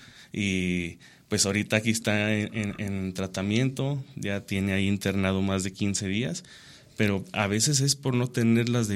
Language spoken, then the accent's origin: Spanish; Guadalupe Victoria, Durango, Mexico; soy de Guadalupe Victoria, Durango, de un municipio del estado de Durango.